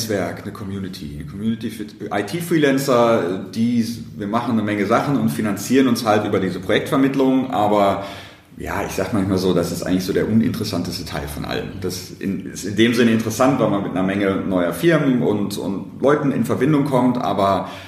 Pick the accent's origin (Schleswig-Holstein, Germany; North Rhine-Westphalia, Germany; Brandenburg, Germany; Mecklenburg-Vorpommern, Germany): North Rhine-Westphalia, Germany; Dortmund; born or raised there